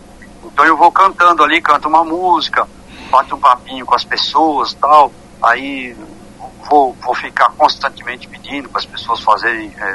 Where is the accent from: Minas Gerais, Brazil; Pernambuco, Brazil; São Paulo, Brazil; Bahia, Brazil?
São Paulo, Brazil; also born or lived in Sorocaba; eu sou natural de Sorocaba, né? Como você falou, nasci em Sorocaba, fui criado em São Paulo, moro em São Paulo, né?